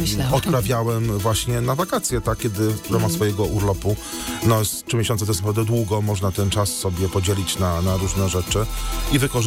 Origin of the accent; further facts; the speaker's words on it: Silesian Voivodeship, Poland; choć akurat u nas na Śląsku nie jest to praktykowane. Na Śląsku raczej rekolekcje są raz w roku